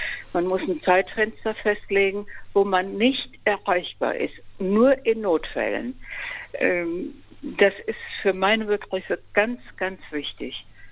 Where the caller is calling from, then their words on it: Stadthagen, Lower Saxony, Germany; Ich komme aus Stadthagen.